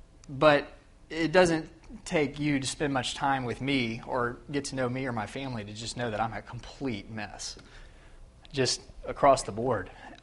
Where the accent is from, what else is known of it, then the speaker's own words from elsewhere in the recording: Mansfield, United States; I grew up in the church. I grew up in around Mansfield. And I grew up out in the country.